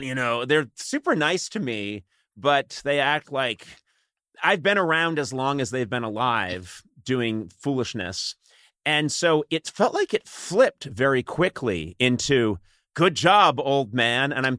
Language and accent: English; Brookline, Massachusetts, United States; But I go back and see my folks, and it's the same house I grew up in Brookline.